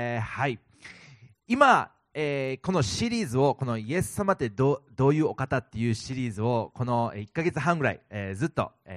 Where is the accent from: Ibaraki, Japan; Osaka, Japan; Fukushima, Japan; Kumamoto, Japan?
Kumamoto, Japan; also born or lived in United States; 私はアメリカ生まれの熊本育ちなんです。